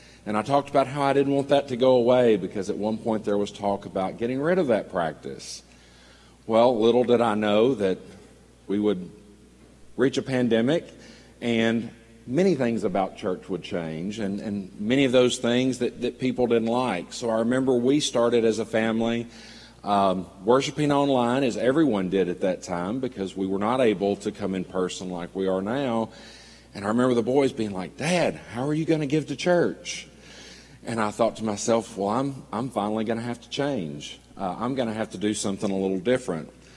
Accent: Nashville, Tennessee, United States; I grew up here in Nashville, but went to a church about 20 miles north in Madison, Tennessee.

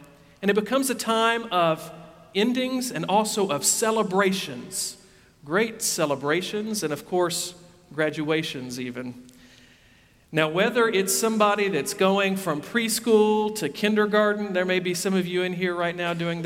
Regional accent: Tennessee, United States; because I grew up right here in the Middle Tennessee area, I went to Cedar Crest Camp, which is a Methodist church camp.

